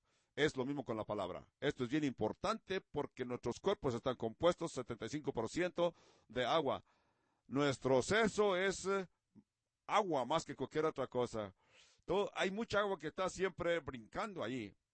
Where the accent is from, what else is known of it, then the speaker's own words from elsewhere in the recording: California, United States; now in Montana, United States; yo crecí en California y me acostumbré a visitar las atracciones de Disneyland. So, hice un gran cambio donde cambié el movimiento que hice de Los Ángeles